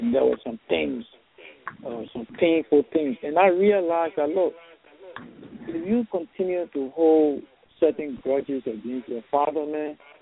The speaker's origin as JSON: {"language": "English", "country": "Liberia", "said": "I'm from Liberia, and it was during a civil war"}